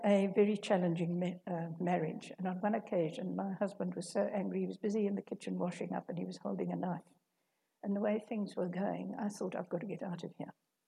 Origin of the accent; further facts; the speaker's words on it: South Africa; Most of you know that I come from South Africa